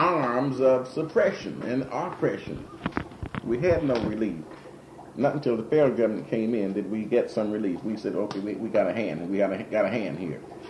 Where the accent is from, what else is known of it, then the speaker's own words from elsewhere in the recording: West Virginia, United States; I'm from West Virginia, which is